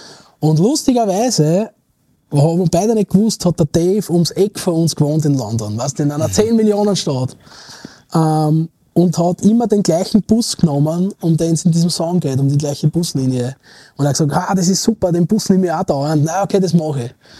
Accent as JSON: {"language": "German", "town": "Aspang", "region": "Lower Austria", "country": "Austria", "tie": "born or raised there", "said": "hat sich mal in Aspang, wo ich aufgewachsen bin, hat es einen Weihnachtsmarkt gegeben."}